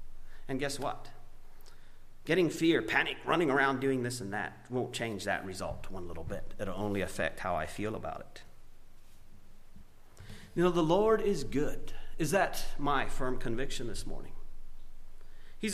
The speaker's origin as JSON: {"language": "English", "country": "Paraguay", "tie": "born or raised there", "said": "growing up in Paraguay where there were holdups and things as a young boy."}